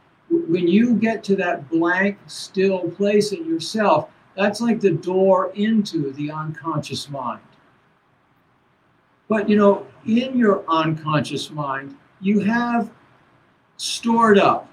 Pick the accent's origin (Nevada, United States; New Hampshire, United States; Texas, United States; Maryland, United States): Maryland, United States; Baltimore; And when I was growing up in Baltimore, you know, there was a lot of violence.